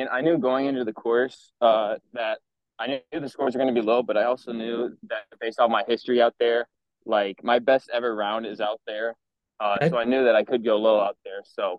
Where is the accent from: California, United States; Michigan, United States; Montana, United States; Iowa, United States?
Iowa, United States; Bettendorf; Yeah, so born and raised in Bendorf, Iowa. Going to be a junior in this upcoming year at Pleasant Valley High School.